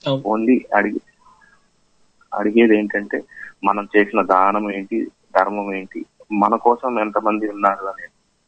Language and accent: Telugu; Kovvur, Andhra Pradesh, India; also born or lived in Gangavaram; మా సొంత ఊరు వచ్చేసరికి గుంటూరు డిస్టిక్ గురజాల గంగవరం. సో బాల్యం నుండి మా అమ్మ నేను వెస్ట్ గోదావరి కొవ్వూరులో ఊహ తెలిసినంత అక్కడే ఉండేవాడిని.